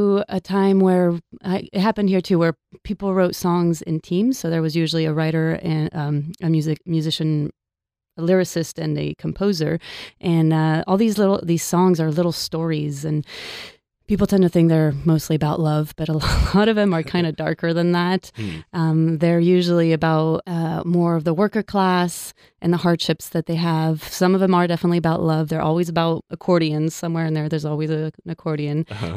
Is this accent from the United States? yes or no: no; France; I grew up in France. My dad's French.